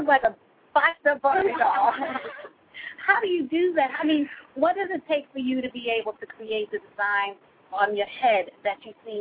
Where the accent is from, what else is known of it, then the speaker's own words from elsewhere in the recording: New York, United States; I'm from New York.